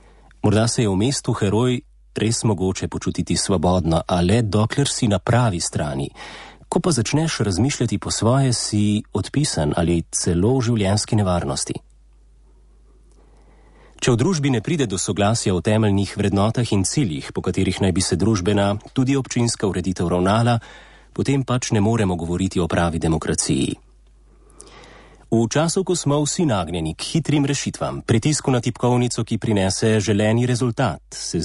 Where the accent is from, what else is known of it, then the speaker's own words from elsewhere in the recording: Ljubljana, Central Slovenia, Slovenia; born there; Kot rojen Ljubljančan sem tudi sam vesel